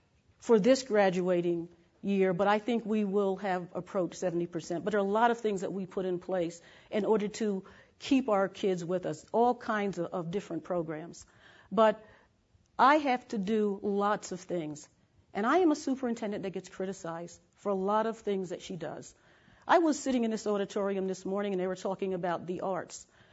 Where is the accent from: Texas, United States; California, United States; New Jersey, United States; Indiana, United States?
New Jersey, United States; Newark; I was born in Newark. I was raised in Newark, chose to teach only in Newark.